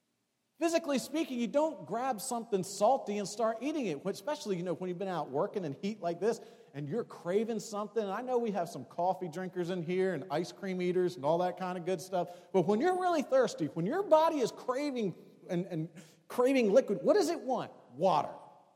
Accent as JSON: {"language": "English", "region": "Delaware", "country": "United States", "tie": "born or raised there", "said": "Where I grew up in Delaware, we had a pond in our backyard out in the woods."}